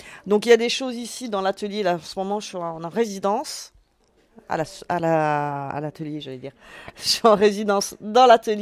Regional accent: Nantes, Pays de la Loire, France; Pas du tout. Pas très loin. De Nantes.

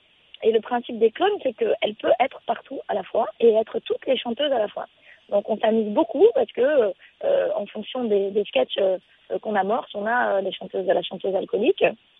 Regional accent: Thoriac, Occitanie, France; also born or lived in L'Union; Je suis toulousaine parce que je suis née à L'Union, mais j'ai passé mon enfance dans le Tarn, dans un petit village qui s'appelle Thoriac, avec toute ma famille, les chevaux, les vaches.

